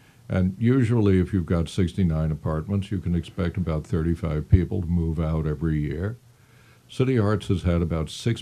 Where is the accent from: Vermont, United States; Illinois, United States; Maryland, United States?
Maryland, United States; Baltimore; I'm from Baltimore. Grew up near Pimlico Racetrack. Went off to college and came back.